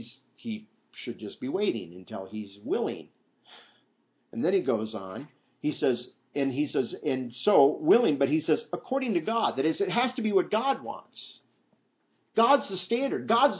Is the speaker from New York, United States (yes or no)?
no; Iowa, United States; I used to know a pastor back when I was growing up in Iowa.